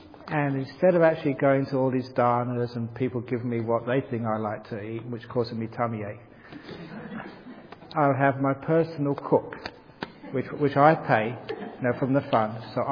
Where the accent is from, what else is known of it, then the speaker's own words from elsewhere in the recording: England, United Kingdom; born there; I was born in England, I like it cold.